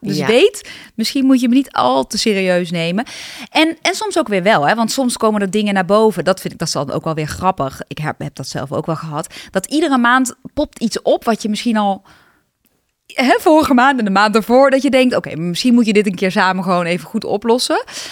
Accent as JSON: {"language": "Dutch", "region": "North Brabant", "country": "Netherlands", "said": "want ik kom uit Brabant"}